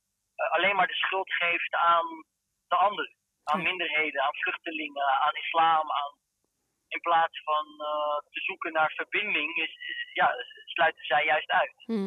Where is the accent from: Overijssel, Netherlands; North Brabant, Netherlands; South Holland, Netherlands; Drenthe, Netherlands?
North Brabant, Netherlands; born there; Ik ben een geboren toch Brabander.